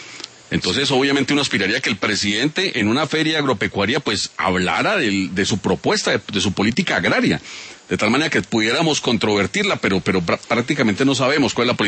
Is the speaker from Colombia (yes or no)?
yes; Bogotá, Colombia; born there; Yo nací en Bogotá, represento nací en Bogotá.